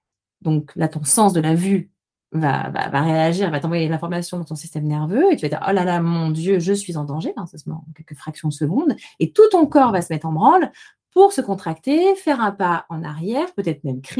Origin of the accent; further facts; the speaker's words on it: Auvergne-Rhône-Alpes, France; Et je suis originaire de l'Ardèche du Sud.